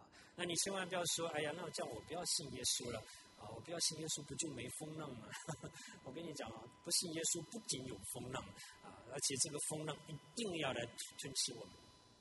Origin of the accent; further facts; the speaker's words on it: Tainan, Taiwan; 我小的时候在我家附近的眷村那个水交社，从台南来的就知道，那边有一个卖画的店哈